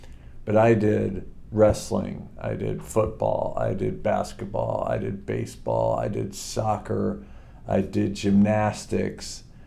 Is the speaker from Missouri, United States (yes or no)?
yes; Springfield, Missouri, United States; also born or lived in Chillicothe, Ohio / New Jersey / Leavenworth; And so we moved from Chillicothe to New Jersey to Leavenworth to Colorado Springs to Springfield, Missouri. And that's where I went to high school, met Joanne, my wife, and made Missouri home. But born in Chillicothe.